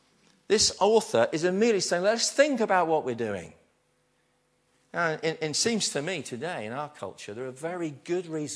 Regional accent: East of England, United Kingdom; Now, I know I come from East Anglia.

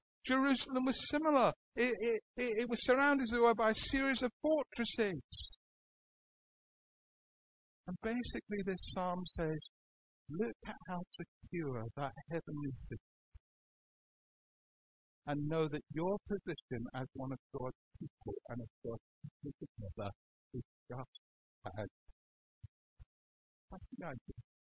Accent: Edinburgh, Scotland, United Kingdom; I grew up in Edinburgh. Edinburgh, there's a castle on a rock.

